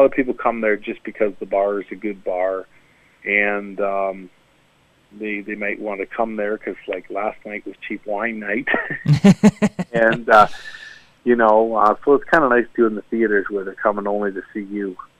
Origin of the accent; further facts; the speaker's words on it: Canada; being Canadian, that's a good place to be lined up with hockey.